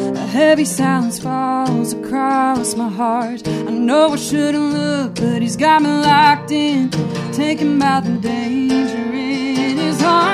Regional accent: Sulphur Springs, Texas, United States; I'm from Sulphur Springs, Texas.

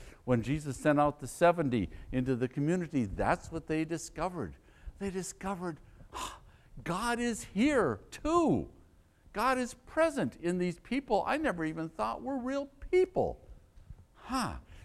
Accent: Midwest, United States; I grew up in the Midwest.

